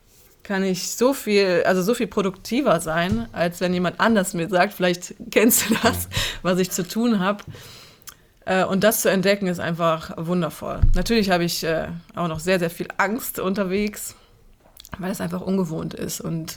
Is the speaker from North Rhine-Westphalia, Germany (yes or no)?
yes; Cologne, North Rhine-Westphalia, Germany; Und Köln ist meine Heimatstadt, ich werde sie immer lieben.